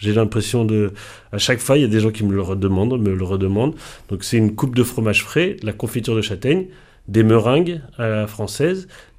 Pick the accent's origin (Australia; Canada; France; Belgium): France; Paris, Île-de-France; un peu comme moi j'ai grandi à Paris, on pouvait acheter des marrons chauds